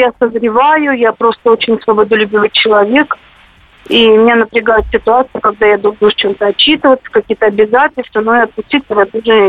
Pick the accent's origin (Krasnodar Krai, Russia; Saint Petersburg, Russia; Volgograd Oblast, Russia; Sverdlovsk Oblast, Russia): Volgograd Oblast, Russia; Volgograd; Я из Волгограда.